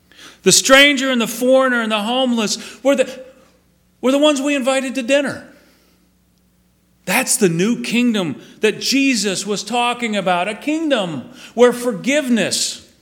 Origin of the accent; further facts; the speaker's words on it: Texas, United States; We're from Texas, right? Real men don't cry.